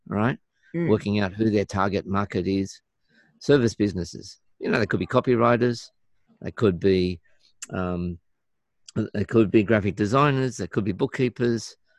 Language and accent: English; Australia; Hint. I'm from Australia.